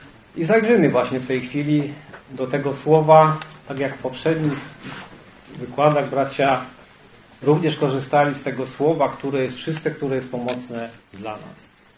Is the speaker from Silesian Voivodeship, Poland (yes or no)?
yes; Częstochowa, Silesian Voivodeship, Poland; ze zboru Pana w Częstochowie, skąd pochodzę